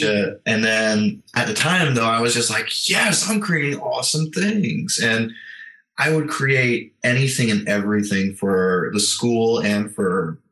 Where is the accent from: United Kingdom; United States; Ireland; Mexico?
United States; Hinesville, Georgia; So I am from a small military town about 45 minutes south of Savannah, Georgia, called Hinesville, Georgia, home of the 3rd Infantry Division, Fort Stewart. Spent 19 years of my life there